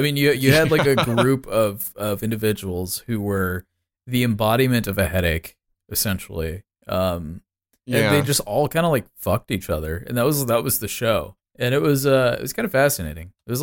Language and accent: English; San Diego, California, United States; I mean, I'm from San Diego, and that's like... In San Diego, that's pretty much all they do.